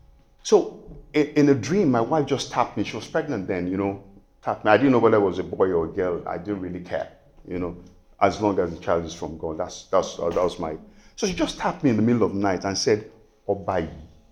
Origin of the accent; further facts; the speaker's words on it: Nigeria; born there; I'm Nigerian by birth